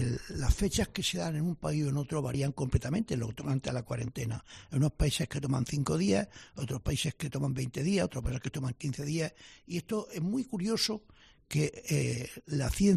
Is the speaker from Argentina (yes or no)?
no; Spain; yo como español